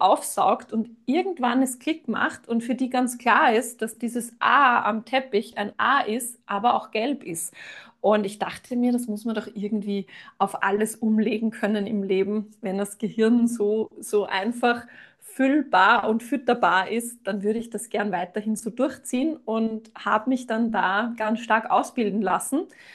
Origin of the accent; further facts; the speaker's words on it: Austria; bin aus Österreich. Vielleicht hört man es. Ich werde mich bemühen, schön zu sprechen und nicht in meinen Dialekt zu kippen.